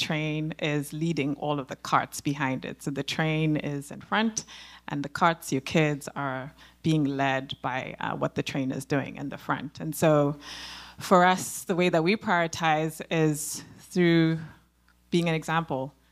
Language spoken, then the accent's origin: English; Zimbabwe; yeah, we're from Zimbabwe. We don't do that.